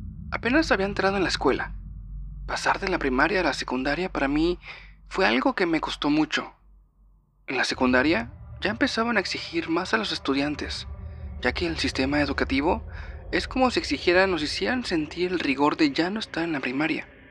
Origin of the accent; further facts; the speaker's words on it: Veracruz, Mexico; soy del sur de México, para ser más precisa, de Veracruz, un estado bastante caluroso y que es costero.